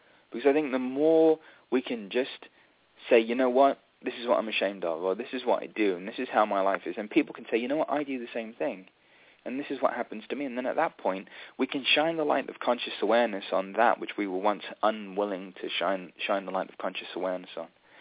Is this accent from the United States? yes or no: no; England, United Kingdom; born there; I was Indian. I was born in England, but I was Indian, and but I was never really accepted for being English, actually.